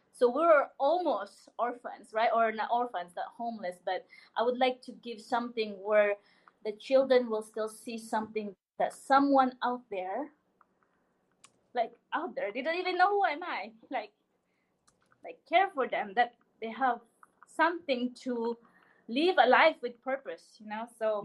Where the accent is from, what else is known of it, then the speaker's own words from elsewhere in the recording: Zamboanga, Zamboanga Peninsula, Philippines; Yes, I grew up in Zamboanga.